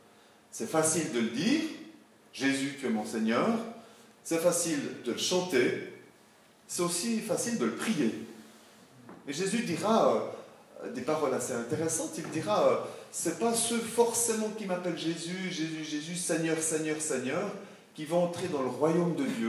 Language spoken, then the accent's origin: French; Switzerland; Je suis un Suisse de 55 ans